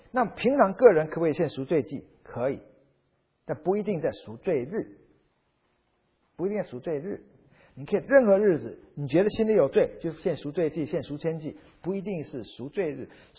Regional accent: China; 总而言之，所以我们中国人八可能是个吉利的数字

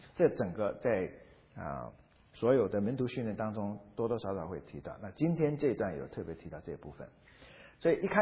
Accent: China; 或者我们中国人习惯性就皇帝叫做钦差大臣

